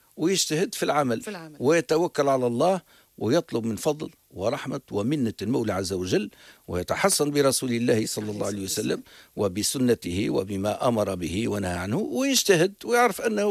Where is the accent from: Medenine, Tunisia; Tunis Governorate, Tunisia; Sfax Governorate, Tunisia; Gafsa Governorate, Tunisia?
Medenine, Tunisia; Djerba; والله نعرف برشا من أنا من جربة جربي